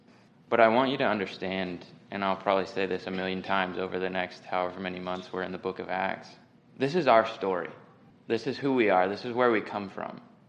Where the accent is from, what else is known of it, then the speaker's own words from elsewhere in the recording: Ohio, United States; You know, I grew up in Northeast Ohio, and every time I go back to the land that I grew up on, there's a real meaningful experience that I encounter